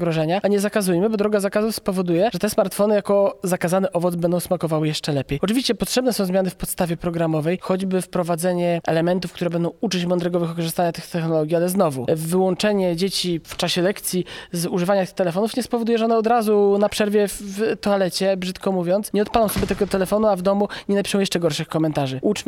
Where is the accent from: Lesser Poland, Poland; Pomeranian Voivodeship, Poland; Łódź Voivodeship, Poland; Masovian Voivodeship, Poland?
Masovian Voivodeship, Poland; Warsaw; wychowałem się w Warszawie